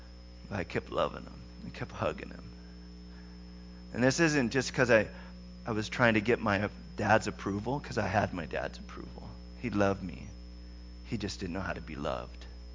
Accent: California, United States; also born or lived in Olympia; But I remember that we had moved away to Olympia, Washington. I grew up in Southern California.

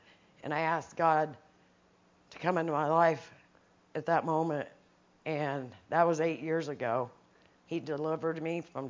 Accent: Ohio, United States; now in Oregon, United States; Well, we came here to Oregon. We're originally from Ohio. Came here to Oregon

